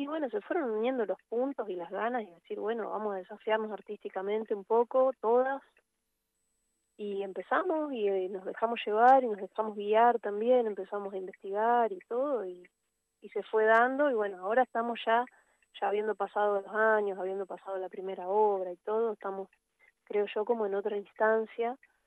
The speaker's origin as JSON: {"language": "Spanish", "town": "Gualeguaychú", "region": "Entre Ríos", "country": "Argentina", "tie": "born or raised there", "said": "También vengo de Gualeguaychú, he visto mucho toda mi vida trajes, fantasía, surrealismo."}